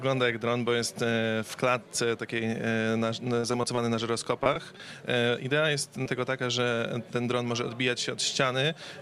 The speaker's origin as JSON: {"language": "Polish", "town": "Elbląg", "region": "Warmian-Masurian Voivodeship", "country": "Poland", "tie": "born or raised there", "said": "Szczerze powiedziawszy, to jest moje rodzinne miasto"}